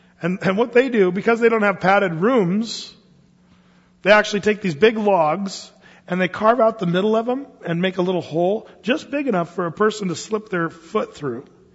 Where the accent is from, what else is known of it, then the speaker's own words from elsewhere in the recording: United States; I said, I'm from America.